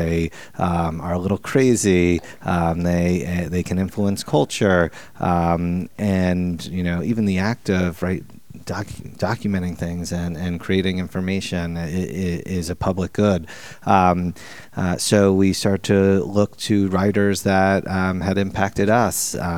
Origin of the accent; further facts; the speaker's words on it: New York City, New York, United States; because I grew up in New York City